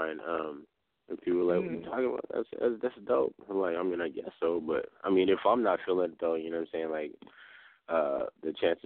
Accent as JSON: {"language": "English", "town": "Seattle", "region": "Washington", "country": "United States", "tie": "born there", "said": "And I was born in Seattle, so I was in Tacoma at the time."}